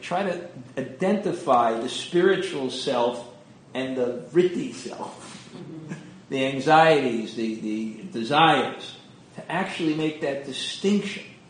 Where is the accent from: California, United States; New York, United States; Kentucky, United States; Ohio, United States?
New York, United States; Brooklyn; I remember when I grew up in Brooklyn, there was a famous handball player, and he used to come to our pool and yacht club